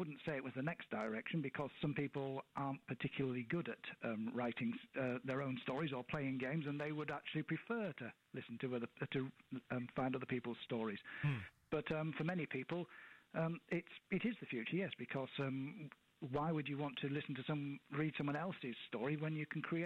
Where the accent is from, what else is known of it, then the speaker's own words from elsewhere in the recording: Yorkshire and the Humber, United Kingdom; now in Essex, United Kingdom; I mean, you may have detected from my accent that I'm not actually local to Essex. I've lived here for 35 years, but I originate from Yorkshire, and down here it sounds as if I should be a farmer.